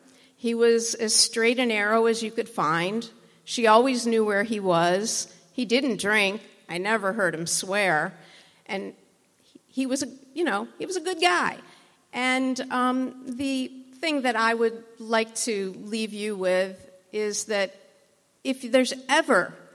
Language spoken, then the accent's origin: English; Rockford, Illinois, United States; she spent in Rockford, Illinois, my hometown